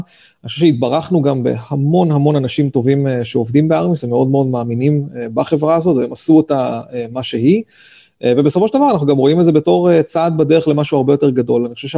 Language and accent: Hebrew; Kiryat Ata, Haifa District, Israel; אני במקור מקריית אתא, כשגדלתי אז למדתי בבית ספר דתי, אבל בסופו של דבר בתיכון עברתי ולמדתי בריאלי בחיפה